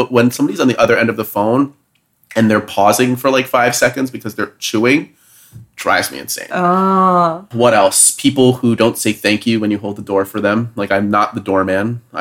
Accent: New Jersey, United States; I see, like, I'm from Jersey. I see trees.

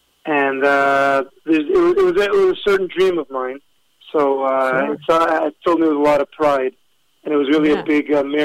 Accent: Toronto, Ontario, Canada; moved away as an adult; now in Israel; I came on Aliyah, actually. I was in Israel beforehand. I grew up in Toronto. I had I grew up in a very religious Zionist background, very affiliated with Bnei Akiva.

